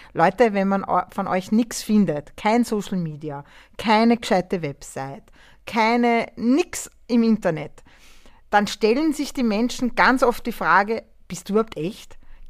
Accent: Austria; bei uns in Österreich

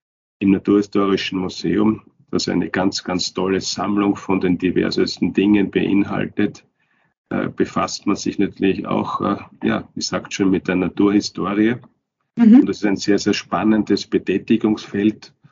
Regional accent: Turnau, Styria, Austria; also born or lived in Kapfenberg; ich bin in Kapfenberg geboren, bin aber in Turnau aufgewachsen und ich bin auch jetzt vor ein paar Wochen nach Turnau zurückgezogen an meinen Heimatort. Komme also aus der Obersteiermark, komme aus den Bergen

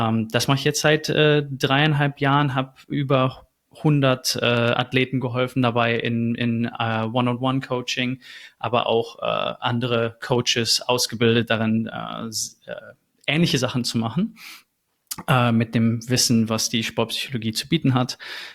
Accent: Essen, North Rhine-Westphalia, Germany; now in Netherlands; Ich komme aus Deutschland, aus Essen. Sehr schön, sehr schöne Stadt. Und ich bin 31 Jahre alt, wohne nun in den Niederlanden

